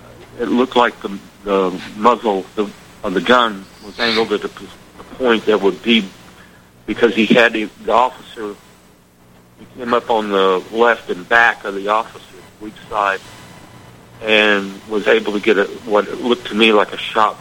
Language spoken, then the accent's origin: English; Dallas, Texas, United States; I grew up in Dallas.